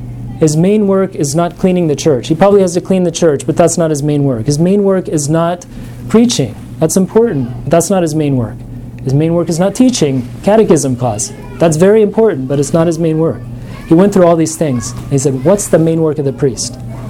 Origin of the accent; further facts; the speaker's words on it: New Mexico, United States; I have a weakness for sunsets because I'm from New Mexico and they have really good sunsets there.